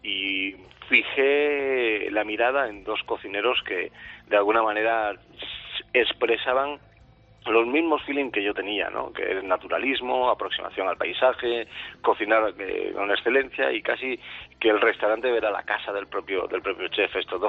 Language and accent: Spanish; Denia, Valencian Community, Spain; lo más importante para mí es sentir el cariño de mi sector, de mi pueblo y de la gente, al fin y al cabo, que es feliz en las dos, tres, cuatro horas que decide pasar con nosotros aquí en Denia, ¿no?